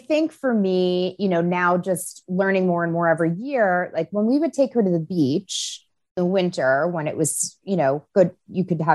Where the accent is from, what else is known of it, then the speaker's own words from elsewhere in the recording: Long Island, New York, United States; I grew up in Long Island. My backyard was like this tiniest square of land ever.